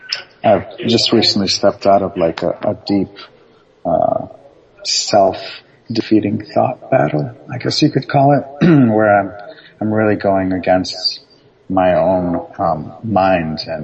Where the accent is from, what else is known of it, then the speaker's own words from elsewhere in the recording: Binghamton, New York, United States; born there; also born or lived in Athens, Greece / Michigan; I was born in Binghamton, New York, and I basically migrated back to Athens, Greece, in Ambelokipos, and so I resided there for about 6-7 years, and then my father basically followed his best friend to Michigan, and that's where I've been for a good 25 years.